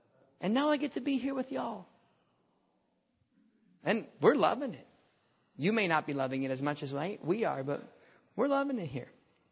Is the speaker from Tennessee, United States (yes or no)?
no; North Dakota, United States; I'm from North Dakota, folks. It's not as bad as far as heat goes up there right now.